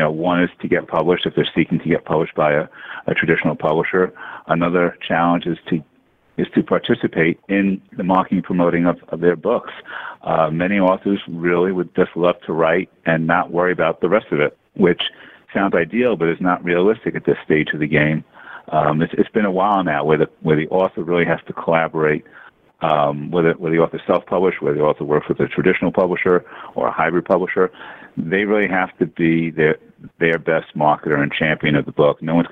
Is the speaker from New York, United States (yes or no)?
yes; New York City, New York, United States; When I graduated college, I applied, and I grew up in New York City, I applied to every newspaper and media outlet anywhere in the Northeast area